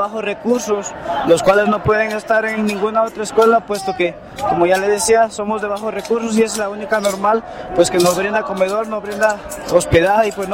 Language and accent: Spanish; Guerrero, Mexico; Venimos del estado de Guerrero, somos estudiantes de la normal de Ayotzinapa